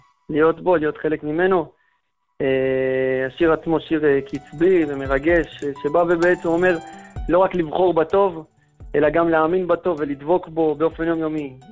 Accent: Ashdod, Southern District, Israel; אני מגיע במקור, אני מאשדוד. כיום אני גר בשומרון. נשוי, ברוך השם. מגיע מאשדוד בעיקרון, במקור. עכשיו אני גר בשומרון.

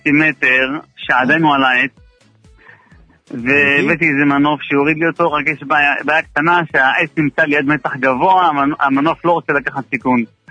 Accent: Yemen; אני מתימן

